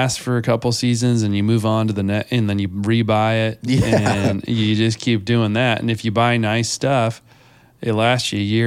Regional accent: Oregon, United States; we grew up hunting in Eastern Oregon

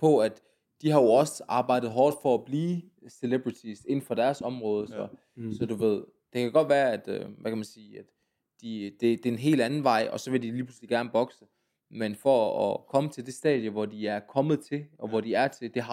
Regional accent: Jutland, Denmark; da jeg er fra Jylland oprindeligt

